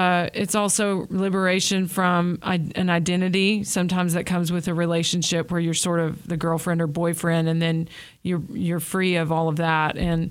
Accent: Searcy, Arkansas, United States; I grew up in Searcy, Arkansas. So that's in like central, north central Arkansas, as most of y'all know.

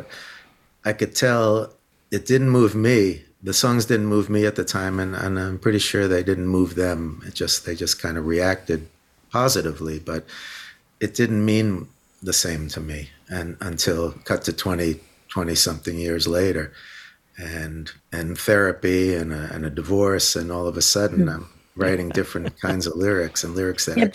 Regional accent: New York City, New York, United States; born there; also born or lived in Boston; in college we moved up to Boston because we were even though I was born in New York City, we were all intimidated by trying to make it with a band there.

